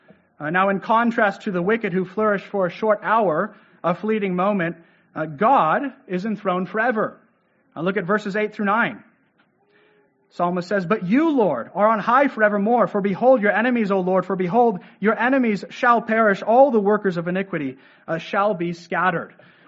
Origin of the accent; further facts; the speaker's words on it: California, United States; I'm from Southern California. Not too many evergreens down there, right?